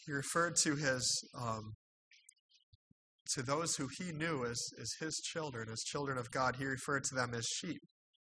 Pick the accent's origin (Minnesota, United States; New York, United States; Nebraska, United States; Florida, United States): New York, United States; Albany; I'm from the Albany area near Albany, New York.